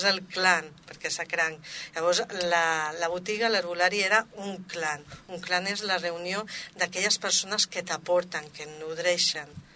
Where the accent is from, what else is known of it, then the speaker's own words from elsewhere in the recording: Barcelona, Catalonia, Spain; jo sóc de Barcelona, de fet, vaig néixer a Barcelona i sempre cada any anàvem a estiujar a Camprodon